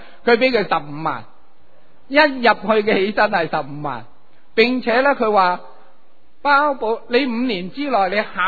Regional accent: China; now in United States; 我不敢说美国有种族歧视，但我知道我们在美国的当中，我们中国人和白人多少有少少的分别。

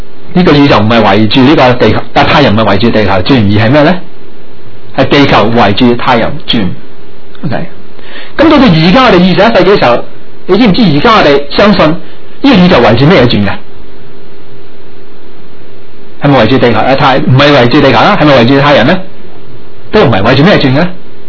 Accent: China; 我们中国人有一句说话很好的

